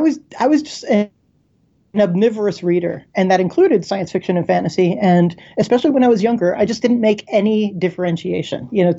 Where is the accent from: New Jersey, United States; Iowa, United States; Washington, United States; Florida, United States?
Florida, United States; Sarasota; I guess like middle Florida. So okay. I grew up in Sarasota, Florida.